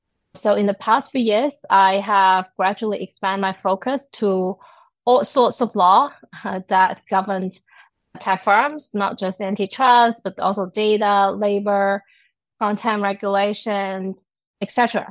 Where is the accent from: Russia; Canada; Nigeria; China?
China; moved away as an adult; I was born and raised in China and then studied in law in both China and the United States, and then practice law in both US, Europe, and Asia before I became an academic.